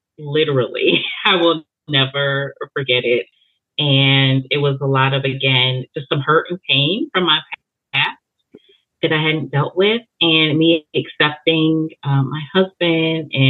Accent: Connecticut, United States; moved away as an adult; now in Georgia, United States; So originally I am from Connecticut, but I moved to Georgia almost 30 years ago. So I am officially a peach.

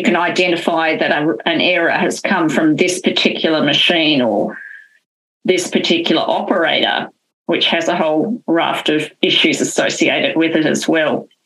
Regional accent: Adelaide, South Australia, Australia; I'm from Adelaide

